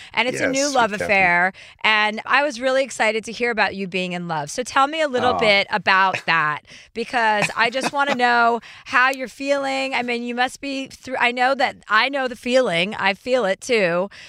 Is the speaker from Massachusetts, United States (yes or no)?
yes; Martha's Vineyard, Massachusetts, United States; Because I grew up in Martha's Vineyard and I ate fried clams and escargot and all the like mussels since I was a little girl